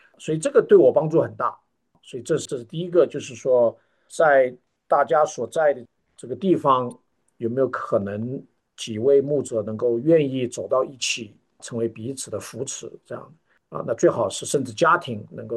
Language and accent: Chinese; Hubei, China; 虽然我们都是湖北人，但是呢，他讲话我听不懂